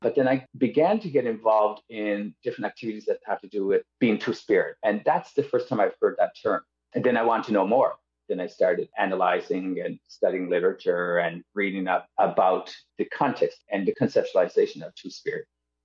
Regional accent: Eskasoni, Nova Scotia, Canada; now in Halifax, Canada; I am from Eskazoni and Millbrook First Nations. I live in Djibouktouk, what we call Halifax

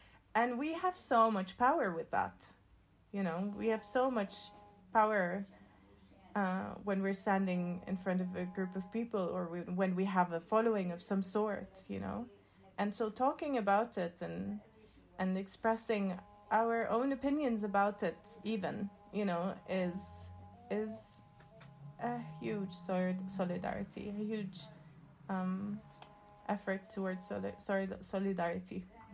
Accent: Jerusalem, Palestine; I'm from Jerusalem, and so I kind of have a sort of ironic privilege over West Bankers.

